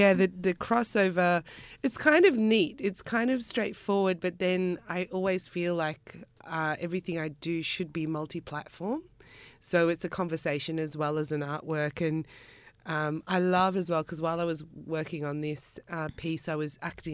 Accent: Campbelltown, New South Wales, Australia; I wanted to sort of go back to that place, and because I'm from Campbelltown

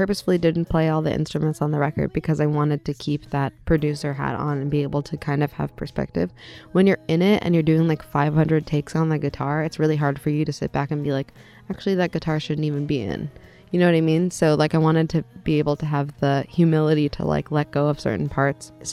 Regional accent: Los Angeles, California, United States; Well, I grew up in Los Angeles

